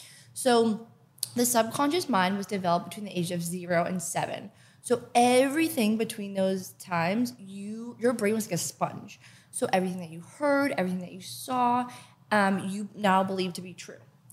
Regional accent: Canada; I am from Canada. I hate winter.

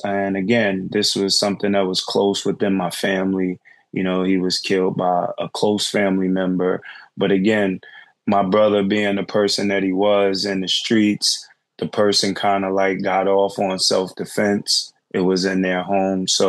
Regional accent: New York City, New York, United States; I grew up in Harlem, New York City. I have two brothers.

